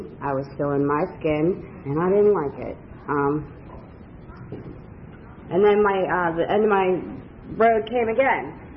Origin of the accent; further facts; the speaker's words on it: Minneapolis, Minnesota, United States; I grew up north in Minnesota, Minneapolis, and like it seemed like everybody up there was German and blonde.